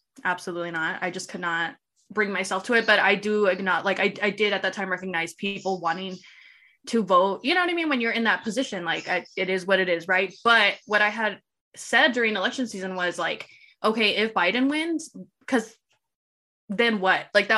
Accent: Texas, United States; you know, I'm from Texas, so like seeing what Abbott has done in the last like 2 years

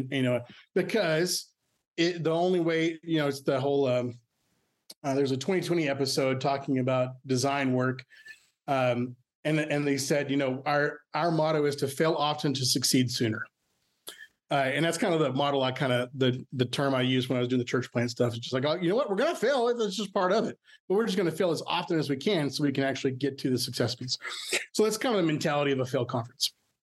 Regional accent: Texas, United States; I mean, I'm born and raised in West Texas.

